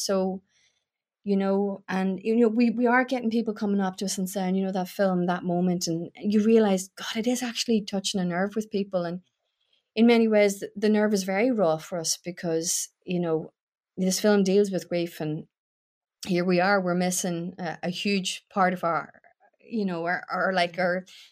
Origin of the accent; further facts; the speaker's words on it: Newry, Northern Ireland, United Kingdom; I grew up in Newry. So I would have experienced, you know, because I went to a Catholic school